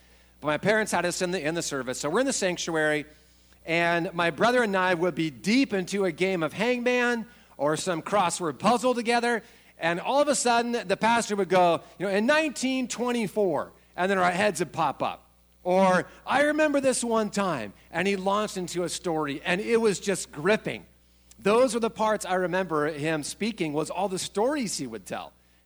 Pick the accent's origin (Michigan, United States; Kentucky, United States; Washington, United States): Washington, United States; Spokane; I remember growing up in Spokane, Washington, Northview Bible Church, the church I was part of.